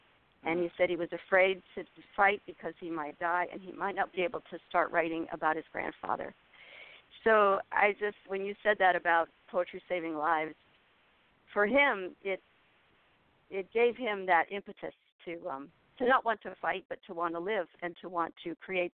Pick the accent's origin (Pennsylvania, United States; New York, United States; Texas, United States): Pennsylvania, United States; Pittsburgh; also born or lived in Seattle / California; Seattle, lived in California till I was about 7, but I mostly grew up in Pittsburgh. So Pittsburgh is my hometown.